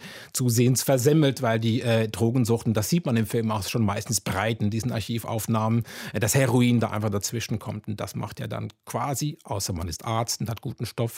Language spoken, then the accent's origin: German; Zurich, Switzerland; Die Klischees sind nicht alle falsch, die man sich über die Schweiz macht und über Zürich. Auch quasi meine Heimatstadt, wenn man so möchte.